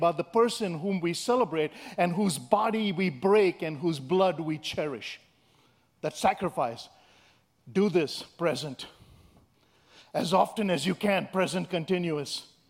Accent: India; now in United States; When I grew up in India, I thought, you guys are crazy.

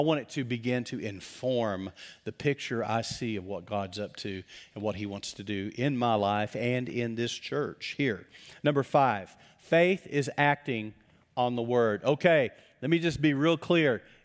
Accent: Texas, United States; And I grew up in West Texas. I have some West Texans here. They'll get this. I know what it means to be sandblasted in the spring in West Texas.

